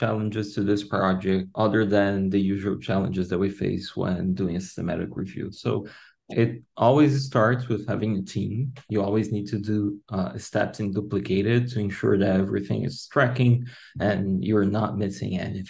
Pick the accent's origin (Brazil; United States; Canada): Brazil; I am a physician from Brazil who's finishing his PhD studies.